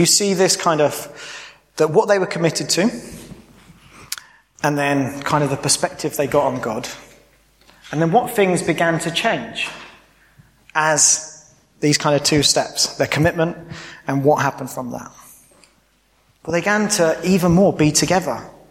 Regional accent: United Kingdom; And as British people, we are rubbish at talking about money, so that's okay.

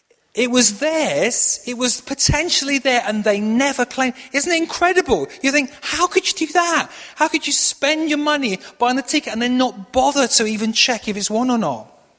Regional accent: Yorkshire and the Humber, United Kingdom; born there; I was born near Doncaster, so it's okay.

